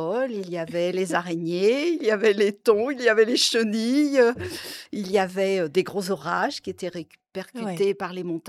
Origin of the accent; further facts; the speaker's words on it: Île-de-France, France; moved away as an adult; now in Vosges, France; Alors, je suis au départ de région parisienne.